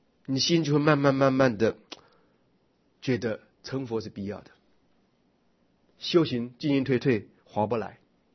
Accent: China; 我们中国人儒家啊是诚意正心修身齐家治国平天下，对不对？

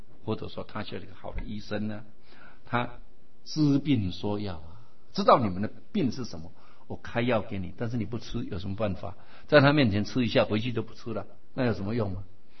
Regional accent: China; 因为我们中国人情执很重

